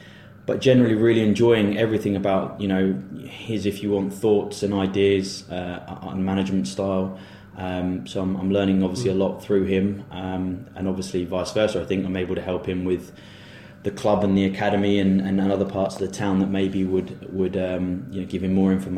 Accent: Cambridge, East of England, United Kingdom; born there; No, I was actually born in Cambridge.

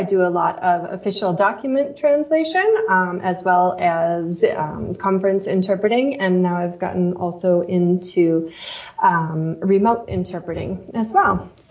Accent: Denver, Colorado, United States; I grew up in Denver, and then I went to college in Gunnison, to Western State College, also in Colorado, mm-hmm.

